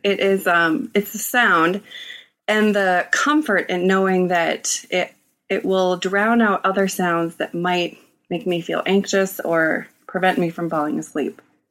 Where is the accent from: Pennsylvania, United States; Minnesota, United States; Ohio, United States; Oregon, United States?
Minnesota, United States; Minneapolis; In Minneapolis.